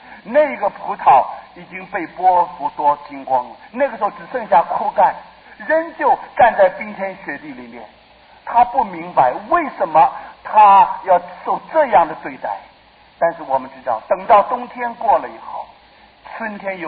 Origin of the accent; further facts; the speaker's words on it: Taipei, Taiwan; 我到了台北，到了现在还是会迷路。虽然我在这里长大的，但是很多地方还是不认得